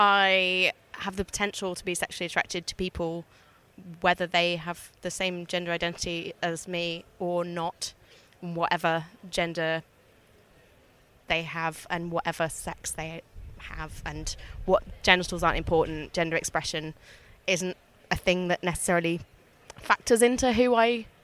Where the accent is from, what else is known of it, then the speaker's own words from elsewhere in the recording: Brighton, South East England, United Kingdom; I am from Brighton. I was brought up in Brighton.